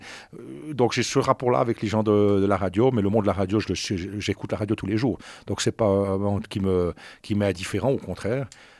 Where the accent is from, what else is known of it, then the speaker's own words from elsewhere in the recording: Reconvilier, Bern, Switzerland; j'étais de la région, c'est quelque chose, c'est une région, je suis né ici, je suis né à Reconvilliers, j'ai vécu dans cette région jusqu'il y a une dizaine d'années